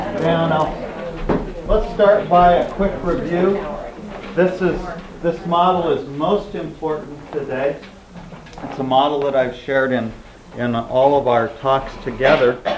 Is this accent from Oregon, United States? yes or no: yes; Portland, Oregon, United States; I come from Portland, Oregon